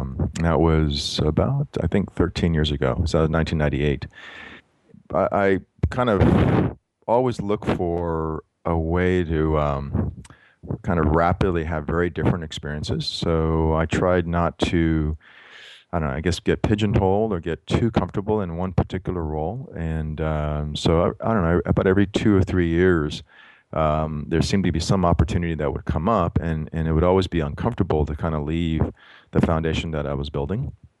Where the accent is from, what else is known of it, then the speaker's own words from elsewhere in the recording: San Antonio, Texas, United States; Growing up in San Antonio, there were not a lot of Asians that I remember.